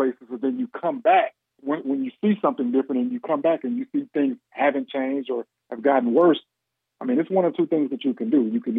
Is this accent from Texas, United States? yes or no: no; Gary, Indiana, United States; Born and raised in Gary, Indiana. Graduated from one of the best high schools that was in Gary, which is Roosevelt.